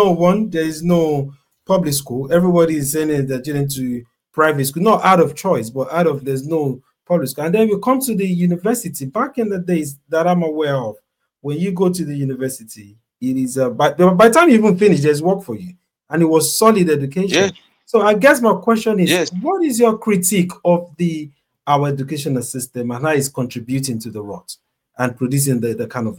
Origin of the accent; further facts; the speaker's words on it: Lagos, Nigeria; And in Nigeria, growing up in Nigeria as well, myself growing up in Nigeria, in the 80s up until the 90s, you know, education was solid.